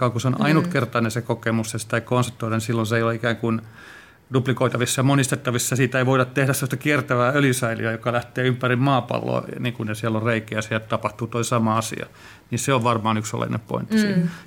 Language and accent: Finnish; Orivesi, Pirkanmaa, Finland; olen kotoisin läheltä, Oriveden Purnu